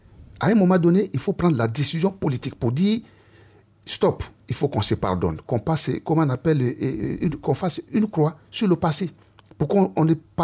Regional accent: Côte d’Ivoire; moi, mon souhait, en tant qu'Ivoirien

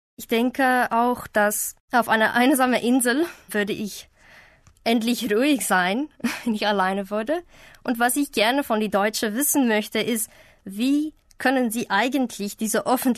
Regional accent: Bloemfontein, Free State, South Africa; German is a second language; Ich komme aus Südafrika und ich bin 22 Jahre alt. Ich arbeite als Forscherin an der französischen Abteilung an der Uni in Südafrika in Bloemfontein, in der Mitte, wo nichts anderes gibt.

